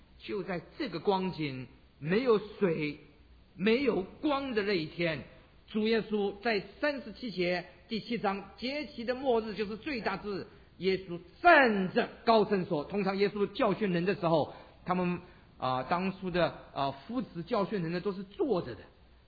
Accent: China; 的节过的节不像我们中国人的节

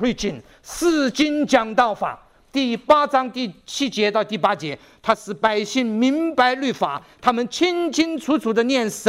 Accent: China; 我们中国人也喜欢吃鱼了

